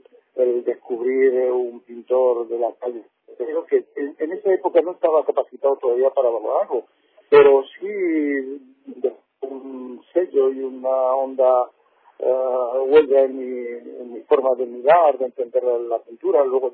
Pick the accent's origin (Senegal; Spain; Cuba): Spain; Toledo, Castilla-La Mancha; yo soy de Toledo